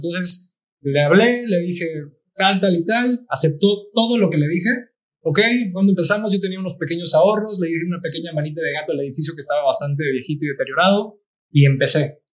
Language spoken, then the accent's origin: Spanish; Cancún, Quintana Roo, Mexico; yo vivía en Playa del Carmen mientras trabajaba en Tulum en la construcción. Y cuando yo vivía ahí, pues yo soy de Cancún y muchos de mis amistades son de Cancún.